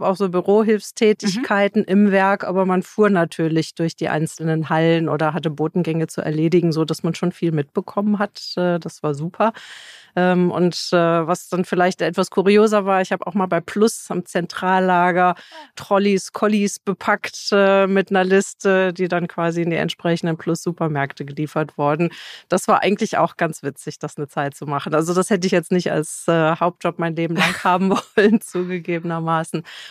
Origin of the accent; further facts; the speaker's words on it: Cologne, North Rhine-Westphalia, Germany; born there; 55 Jahre, gebürtige Kölnerin